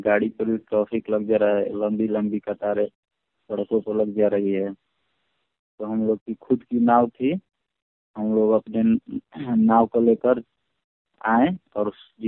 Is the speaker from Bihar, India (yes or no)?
no; Kotwa Narayanpur, Uttar Pradesh, India; मेरा गाँव है बलिया जिला कोटवा नारायणपुर।